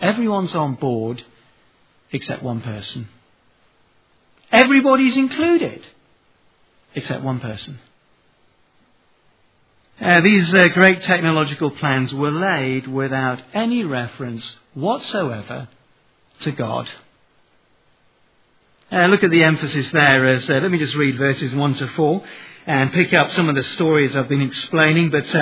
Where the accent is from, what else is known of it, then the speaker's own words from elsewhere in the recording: Western, Kenya; also born or lived in Nairobi; I was born and brought up and lived in the sticks of Western Kenya. I hadn't really seen lights, you know.